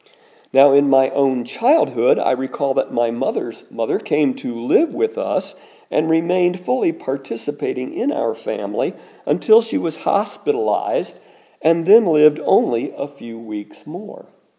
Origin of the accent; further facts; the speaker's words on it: Indiana, United States; Growing up in Indiana in the mid-20th century, I didn't really personally know any fathers who were not honorable.